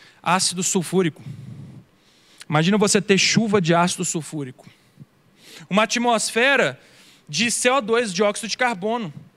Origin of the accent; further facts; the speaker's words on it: Governador Valadares, Minas Gerais, Brazil; Eu sou mineiro. Eu venho de Governador Valadares.